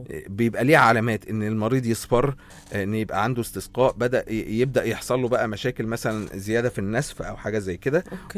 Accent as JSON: {"language": "Arabic", "country": "Egypt", "said": "بس دي مش كتير عندنا في مصر."}